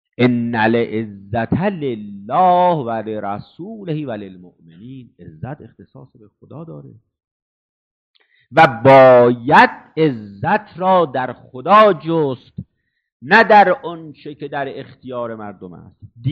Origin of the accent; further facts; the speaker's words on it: Iran; ما از ایران هستیم و به اصطلاح شیعه هستیم